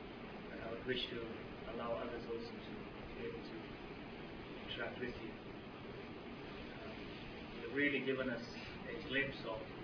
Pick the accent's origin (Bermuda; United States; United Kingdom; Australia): United Kingdom; And I think for all of us here as British Muslims, it's a very important lesson that you have taught to me personally.